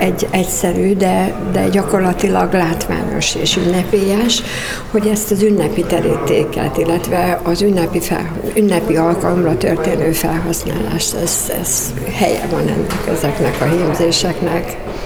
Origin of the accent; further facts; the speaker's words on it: Hungary; Gyakorlatilag a szülőföldem a Mátra mintakincsét próbáltam